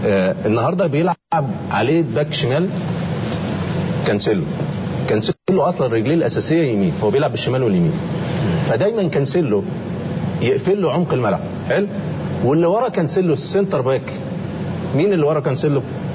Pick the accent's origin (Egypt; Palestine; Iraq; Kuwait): Egypt; يقول لك ايه الترقيصه سبعة عندنا في مصر